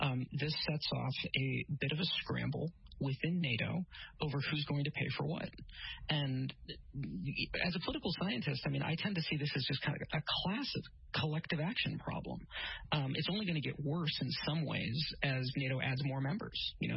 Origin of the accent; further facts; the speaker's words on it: United States; But of course, that's what I'd say. I'm an American.